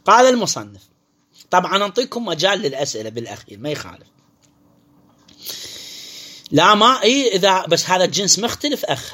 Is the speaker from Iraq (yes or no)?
yes; Iraq; بس عندنا بالعراق ما يكون ربا